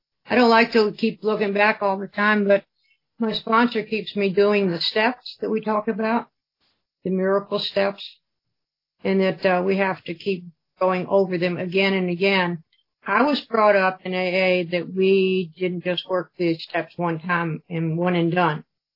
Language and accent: English; United States; accent: Yankee; now in Roanoke, United States; I wound up going to Jefferson High School in Roanoke, and they always made fun of my Yankee accent.